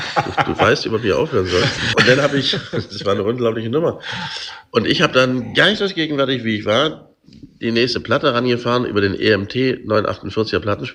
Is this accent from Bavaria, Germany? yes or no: no; Stuttgart, Baden-Württemberg, Germany; Naja, dann bin ich in Stuttgart aufgewachsen